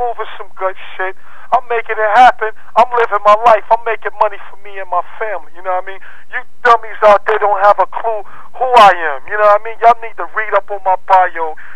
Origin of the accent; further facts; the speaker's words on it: Brooklyn, New York, United States; now in Miami, United States; I'm from Brooklyn, baby, and 10304 Shaolin. You know what I mean? I'm holding it down right now, right here in beautiful Miami, Florida, living my life.